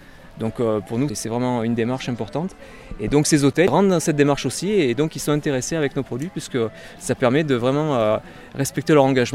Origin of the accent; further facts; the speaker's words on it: Auvergne-Rhône-Alpes, France; also born or lived in Serbia; Et moi, je suis originaire de l'Ardèche, donc j'ai passé mon enfance ici, donc je suis revenu un peu aux sources pour m'installer.